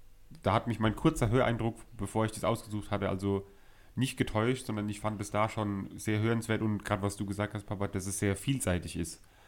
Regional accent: Mannheim, Baden-Württemberg, Germany; Genau, bei uns in Mannheim wäre das quasi analog zu Hon.

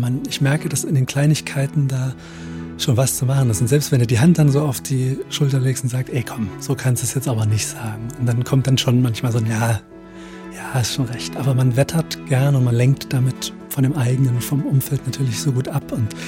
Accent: Thuringia, Germany; accent: Eichsfeld dialect; Und da hole ich meinen alten Eichsfelder Dialekt nochmal ein bisschen raus.

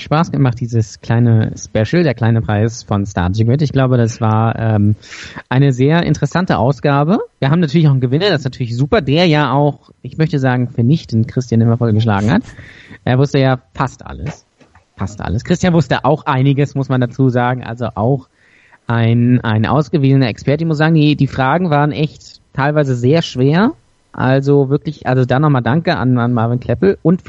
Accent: Lübeck, Schleswig-Holstein, Germany; kommt aus meiner Heimatstadt, kommt aus Lübeck

